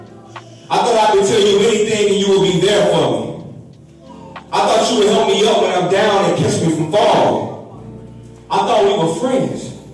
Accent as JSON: {"language": "English", "town": "East St. Louis", "region": "Illinois", "country": "United States", "lives_now": "Mount Vernon, United States", "said": "I'm from East St. Louis. I used to gangbang. I used to do all those things. Yes, sir. Yes, sir. So then I got married, moved down to Mount Vernon."}